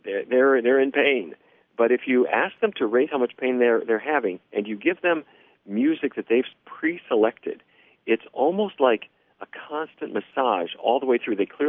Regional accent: Fargo, North Dakota, United States; I grew up in Fargo, North Dakota. I don't know if you've ever been there.

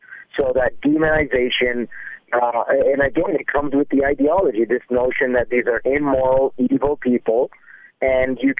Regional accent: Toronto, Ontario, Canada; I mean, I'm born and raised in Toronto, Canada, went through an identity crisis

